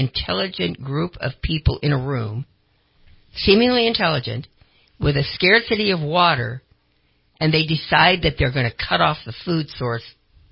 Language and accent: English; Idaho, United States; So, you know, the first time, because I came from Idaho, and seafood was, you didn't get that kind of stuff.